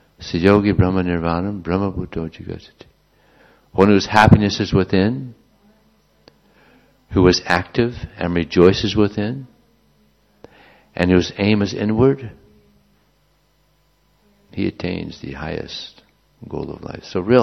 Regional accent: Los Angeles, California, United States; But when I grew up in Los Angeles, we used to get so much rain.

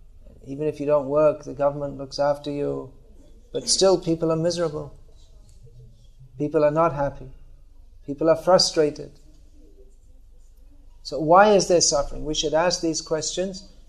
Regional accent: England, United Kingdom; born there; The identity, this body was born in England. So I am English.

